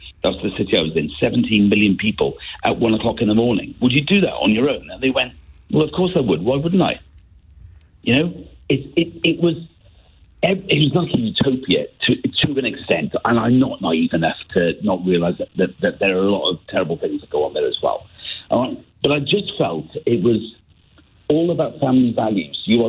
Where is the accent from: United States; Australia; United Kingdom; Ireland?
United Kingdom; Cardiff, Wales; I've just come back to the UK, and I'm from Cardiff, born and bred.